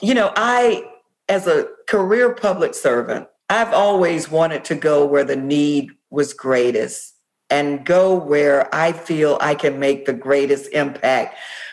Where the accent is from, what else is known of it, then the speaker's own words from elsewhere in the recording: Florida, United States; We know right here in my home state of Florida, voters passed Amendment 4 in 2018.